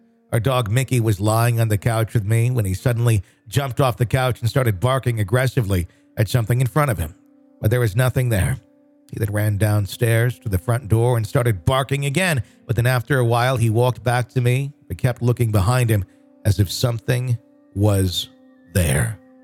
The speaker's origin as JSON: {"language": "English", "country": "Sweden", "said": "I'm from Sweden."}